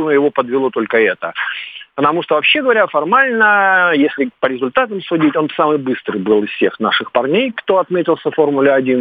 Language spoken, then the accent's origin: Russian; Republic of Karelia, Russia; тем более, что я из Карелии сам.